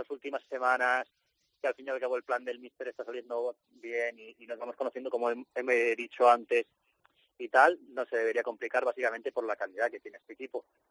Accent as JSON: {"language": "Spanish", "town": "Barcelona", "region": "Catalonia", "country": "Spain", "said": "Yo vengo de Barcelona"}